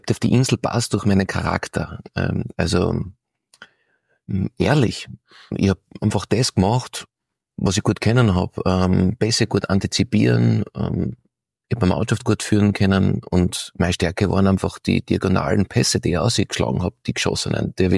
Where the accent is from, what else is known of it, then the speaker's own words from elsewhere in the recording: Austria; Und du musst dich behaupten als Österreicher, weil ich war damals 2008 der Skifahrer und einfach der Lederhosen daheim hat